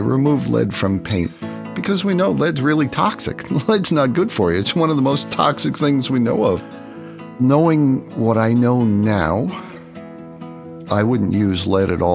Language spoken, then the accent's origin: English; Fleischmanns, New York, United States; I grew up in the Catskills, just outside of Fleischmann's on Brush Ridge Road.